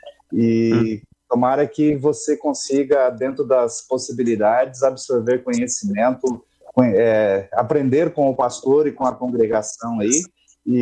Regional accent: Maringá, Paraná, Brazil; Eu sou paranaense, eu nasci em Cianorte, aí próximo aí Nova Santa Rosa, mas fui criado ali em Maringá, no norte do Paraná.

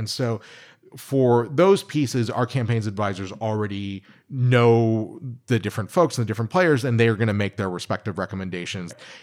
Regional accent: Virginia, United States; I grew up in Northern Virginia. So I grew up just a few miles east of Dulles Airport.

